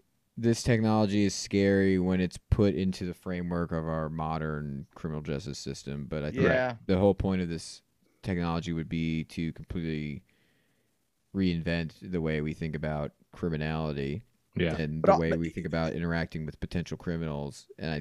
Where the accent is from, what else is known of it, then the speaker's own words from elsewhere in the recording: United States; Yeah, because I'm an American. I trust the American government.